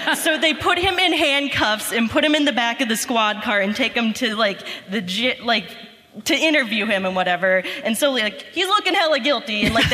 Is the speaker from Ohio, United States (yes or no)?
yes; Cincinnati, Ohio, United States; now in Columbus, United States; I'm from Cincinnati, born and raised.